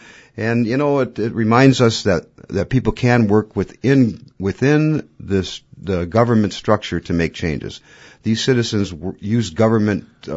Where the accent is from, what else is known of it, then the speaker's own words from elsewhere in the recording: Green Bay, Wisconsin, United States; as growing up in Green Bay and watching the big trucks roll down the street spraying an emulsion with DDT 50 feet up in the air